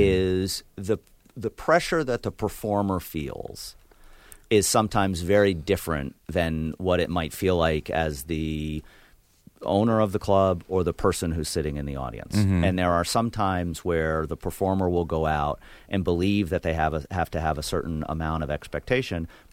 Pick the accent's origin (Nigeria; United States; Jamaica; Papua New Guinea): United States; New York; Outside of Schenectady.